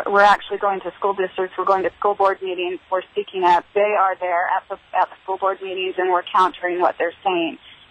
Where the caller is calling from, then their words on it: Las Vegas, Nevada, United States; Hi, I am a parent from Las Vegas, Nevada